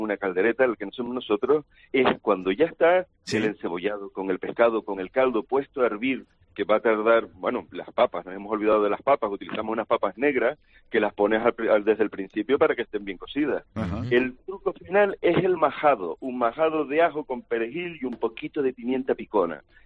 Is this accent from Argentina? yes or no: no; Canary Islands, Spain; soy canario